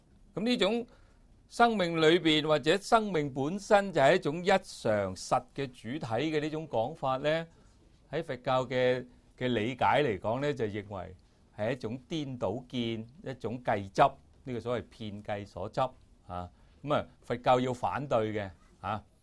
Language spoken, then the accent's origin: Cantonese; China; 我哋中国人以为咧嗰个众生嗰个所谓我啊